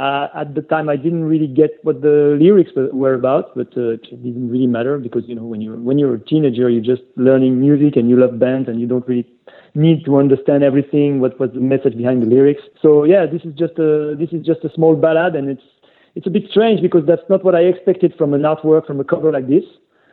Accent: France; I grew up in France and I didn't know British history that much.

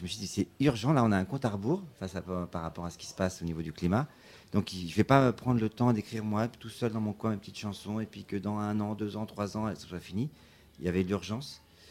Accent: Nogent-le-Rotrou, Centre-Val de Loire, France; Donc, on est deux de Nogent-le-Retrou, mais on est plus à Eure-et-Loir.

